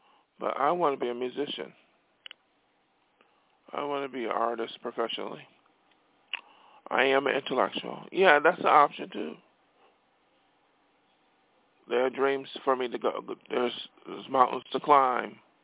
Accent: New York, United States; I grew up in New York State. I did not grow up in California.

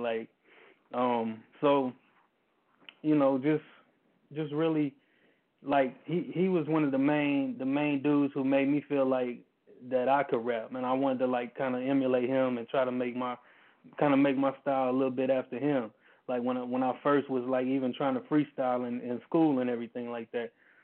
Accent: Orange, Texas, United States; also born or lived in Jennings, Louisiana; I was born in Jennings, Louisiana, you know what I'm saying? But we lived in Orange, you know, which is like the first city you get to, you know, in Texas coming from Louisiana on the interstate.

